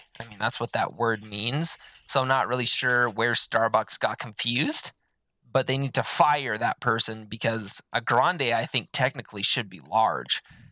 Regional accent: United States; Because I'm American, and I get the biggest one you can get because that's just what we do.

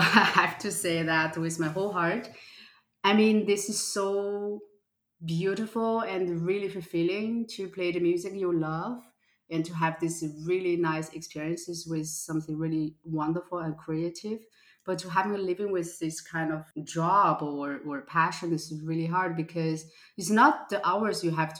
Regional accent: Austria; also born or lived in China; So I was born in China, but grew up in Austria. So I have kind of two different mindsets in my body.

